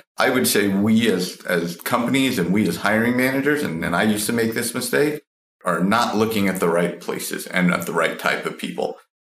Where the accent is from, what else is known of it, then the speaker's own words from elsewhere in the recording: California, United States; I grew up in the Bay Area, and you know, I started as BDR